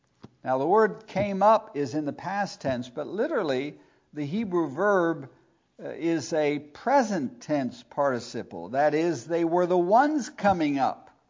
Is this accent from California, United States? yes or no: no; North Carolina, United States; Where are the men? I'm from Harnett County. I get the Harnett County Daily Record.